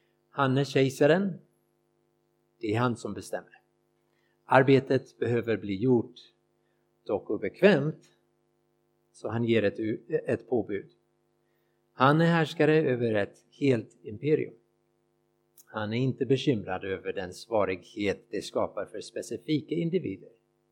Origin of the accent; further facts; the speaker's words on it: United States; now in Sweden; Jag kommer från USA och i Amerika gör vi dem vart tionde år.